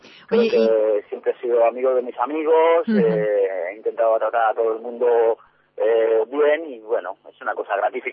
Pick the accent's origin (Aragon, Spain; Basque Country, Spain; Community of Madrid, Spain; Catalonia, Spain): Community of Madrid, Spain; Fuenlabrada; tengo a mi familia en Fuenlabrada, he vivido pues mi infancia en Fuenlabrada, y la verdad es que para culminar una carrera, qué mejor que terminar ayudando al equipo de tu ciudad